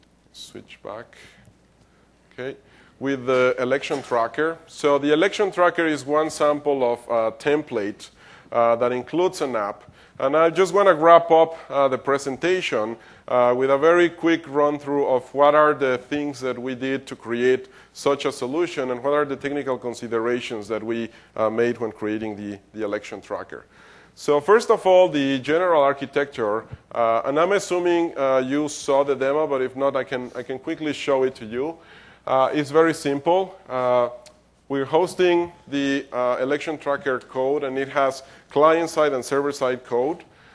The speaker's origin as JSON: {"language": "English", "country": "Mexico", "second_language": "English", "said": "Like, for example, I'm from Mexico."}